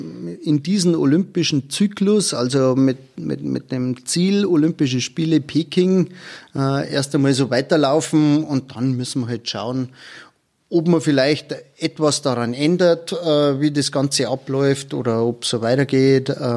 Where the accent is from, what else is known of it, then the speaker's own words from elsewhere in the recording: Bavaria, Germany; Ja, meine Heimat, das Berchtesgadener Land